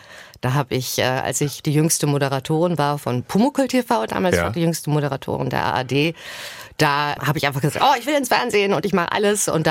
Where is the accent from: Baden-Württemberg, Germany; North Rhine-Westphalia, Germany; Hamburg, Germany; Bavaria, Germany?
Hamburg, Germany; Ich bin sehr behütet aufgewachsen im Norden von Hamburg, wo eigentlich schon gar nicht mehr Hamburg ist, sondern wo man über den Acker zur Schule läuft.